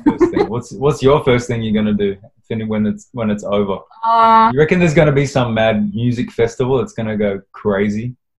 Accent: Brisbane, Queensland, Australia; I grew up in Brisbane and I found it difficult. I'd never lived in any other place in the world.

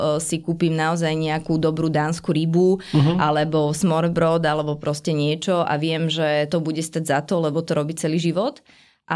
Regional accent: Devínska Nová Ves, Bratislava Region, Slovakia; Potom my sme z Devínskej, takže tam kúsok máme také záhradky

